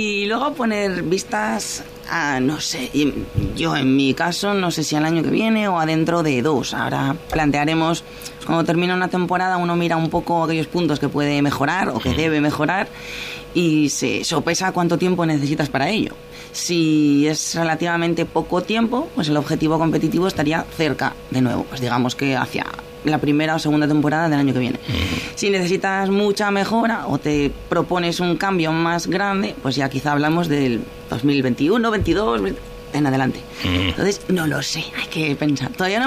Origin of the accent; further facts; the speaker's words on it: Asturias, Spain; me gusta comer. Me gusta, y como buena asturiana, me gusta todo lo que comemos aquí.